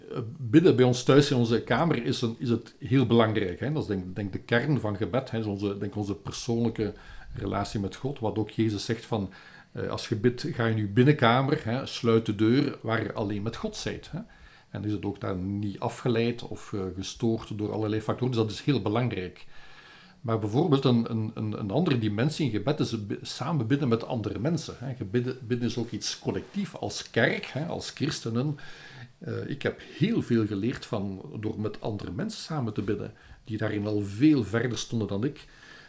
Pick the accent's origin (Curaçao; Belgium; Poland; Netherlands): Belgium; Leuven, Flemish Brabant; Ik ben dus eigenlijk in Leuven opgegroeid, hè? Maar met West-Vlaamse ouders... En altijd in de buurt van het Leuvense blijven hangen.